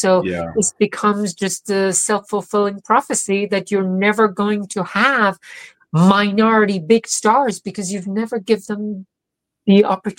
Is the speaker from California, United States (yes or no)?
no; New York, United States; I'm like, I'm a New Yorker.